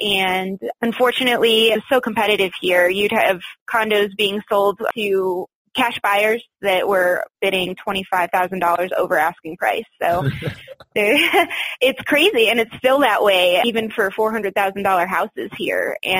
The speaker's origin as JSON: {"language": "English", "region": "Michigan", "country": "United States", "tie": "born or raised there", "said": "So I grew up in Michigan. My first base was in Florida, which is why I tend to have property down there. And of course, now I'm in Colorado."}